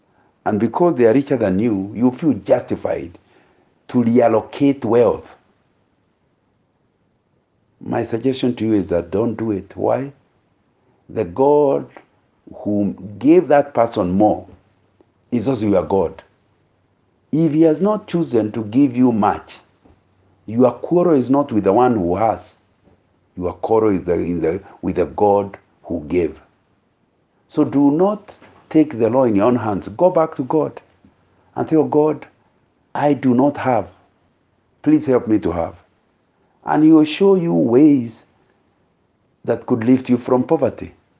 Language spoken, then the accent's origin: English; Kenya; I grew up in Kenya in the 1950s during the emergency war.